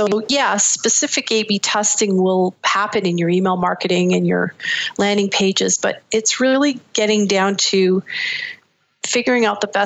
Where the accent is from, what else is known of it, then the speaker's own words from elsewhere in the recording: Barrie, Ontario, Canada; Town. And well, a town just north of Toronto called Barrie, On